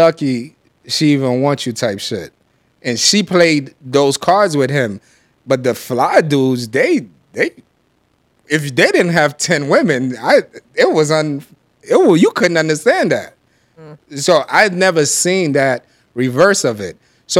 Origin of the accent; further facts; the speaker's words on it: Brooklyn, New York, United States; also born or lived in Chicago, United States; Brooklyn and Chicago.